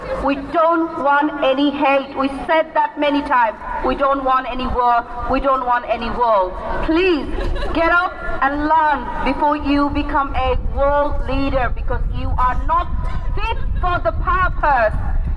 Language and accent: English; Sheffield, Yorkshire and the Humber, United Kingdom; I'm standing in front of you today as a British Muslim Sheffielder, very proud Northerner, and we are here together to say no to Trump.